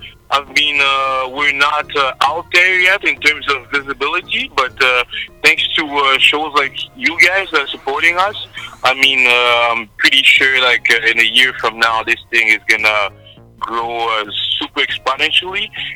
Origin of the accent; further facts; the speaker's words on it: Montreal, Quebec, Canada; I'm from Montreal, Canada. And yes, we do speak French.